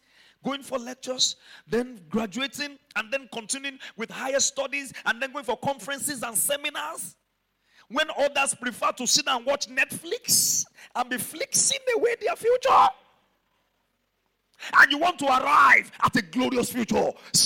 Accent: Mokola, Oyo, Nigeria; When I was growing up in Mokola, we believed, we were told, and we saw that the only way we had a future was to go abroad. So we did everything to go abroad.

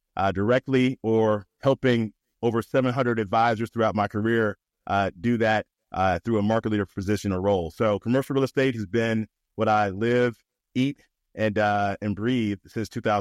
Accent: Cincinnati, Ohio, United States; So I grew up in Cincinnati, Ohio. So a middle market, if you will. So I didn't grow up in a big city. Very traditional upbringing.

